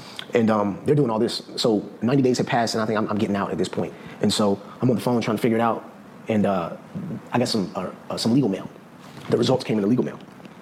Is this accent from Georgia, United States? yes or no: yes; Atlanta, Georgia, United States; I'm from Atlanta, born in Atlanta, bro.